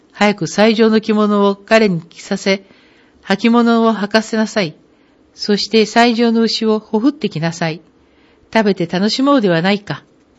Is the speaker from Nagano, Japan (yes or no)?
yes; Sakaki, Nagano, Japan; 少なくとも中学校を卒業するまでの15年間、私たちはこの榊町で育ちました。